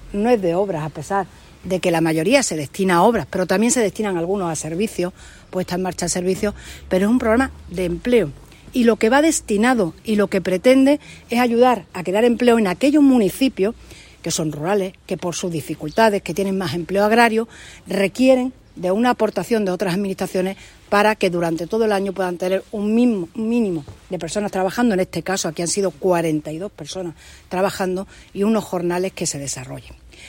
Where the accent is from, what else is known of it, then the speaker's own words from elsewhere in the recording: Antequera, Andalusia, Spain; Para mí siempre es un placer estar en Bobadilla, en Antequera, en mi tierra, ¿no?